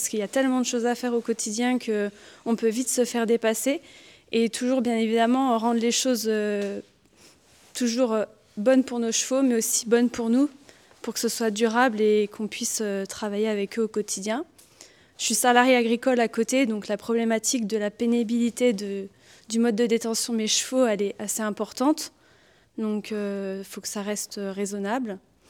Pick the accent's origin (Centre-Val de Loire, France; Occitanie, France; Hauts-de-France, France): Centre-Val de Loire, France; je viens du Loiret.